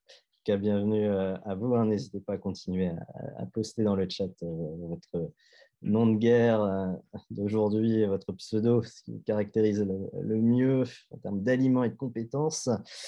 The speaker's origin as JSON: {"language": "French", "town": "Lille", "region": "Hauts-de-France", "country": "France"}